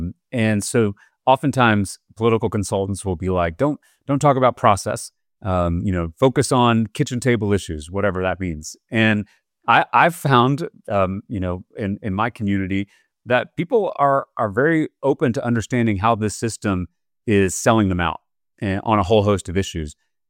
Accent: Texas, United States; That's right. I am proud to be a Texas Democrat.

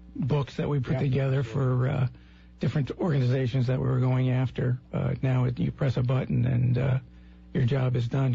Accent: Old Lyme, Connecticut, United States; In my hometown, the Florence Griswold Museum, and Old Lyme continues to be a great spot for off-site events.

